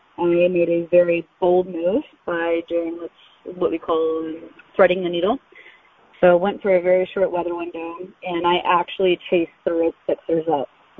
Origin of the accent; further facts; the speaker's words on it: Florida, United States; So I'm originally from Florida. Obviously, know nothing about altitude, winter or snow.